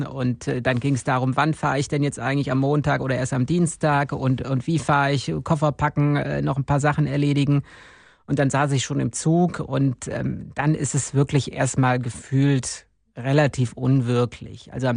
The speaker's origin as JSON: {"language": "German", "region": "North Rhine-Westphalia", "country": "Germany", "tie": "born or raised there", "said": "für den Kreis Viersen, in dem ich selbst groß geworden bin, in dem ich lebe"}